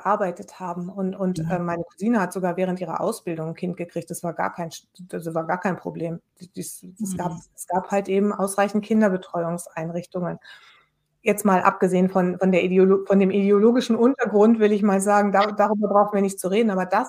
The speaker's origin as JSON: {"language": "German", "region": "West Germany", "country": "Germany", "tie": "born or raised there", "said": "ich bin aus dem Westen, im Westen groß geworden"}